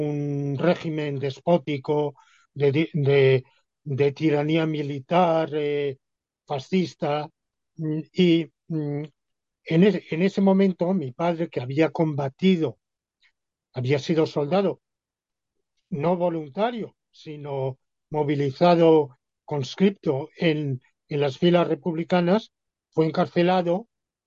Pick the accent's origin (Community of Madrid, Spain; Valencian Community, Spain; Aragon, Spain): Valencian Community, Spain; Alicante; born there; Yo nací en Alicante.